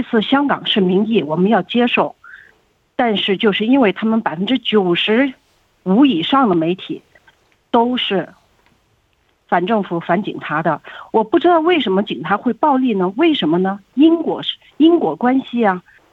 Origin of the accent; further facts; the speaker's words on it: Guangdong, China; moved away as an adult; now in Australia; 因为我是广东人。那么我先说一下，我是因为六四，我当年是参加六四的。我因为六四来到澳洲，所以我来了三十年了吧。